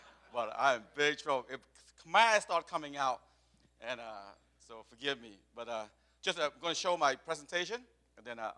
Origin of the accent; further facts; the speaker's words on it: the South, United States; It's a good thing I grew up in the South, because I go a lot slower than Brother Buna, Brother Adrian.